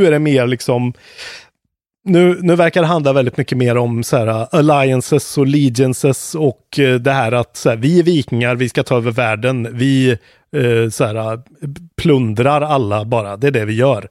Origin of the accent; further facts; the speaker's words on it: Sweden; vi är svenskar, det här är våran liksom